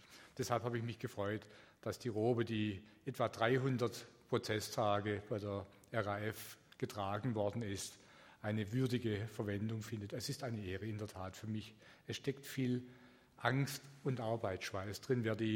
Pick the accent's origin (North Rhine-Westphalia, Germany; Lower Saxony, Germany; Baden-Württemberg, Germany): Baden-Württemberg, Germany; Es tut gut, wenn ein Schwabe von einem gebürtigen Schwaben begrüßt wird. Man versteht sich einfach. Aber man erkennt bei Ihnen den Schwaben weniger als bei mir.